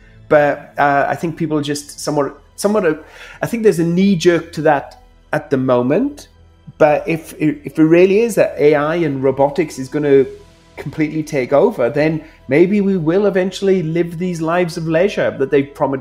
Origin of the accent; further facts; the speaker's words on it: Wales, United Kingdom; so that was filmed in my home country of Wales